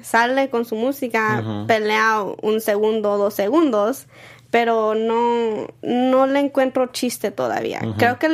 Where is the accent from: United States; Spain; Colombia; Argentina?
United States; San Diego, California; porque nací en San Diego y soy de ahí, ¿verdad?